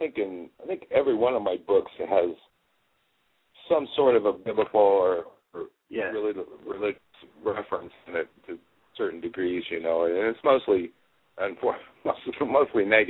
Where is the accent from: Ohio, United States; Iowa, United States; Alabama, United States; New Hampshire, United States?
Iowa, United States; Horror and Gothic is actually set in my hometown. In Iowa, southeast Iowa corner where I grew up